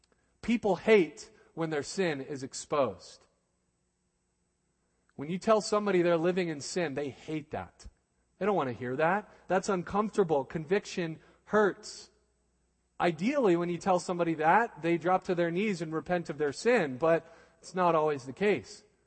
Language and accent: English; Albuquerque, New Mexico, United States; I was born and raised in the Southwest, in Albuquerque. And so this is kind of like my home, and I get pretty used to life here in the Southwest.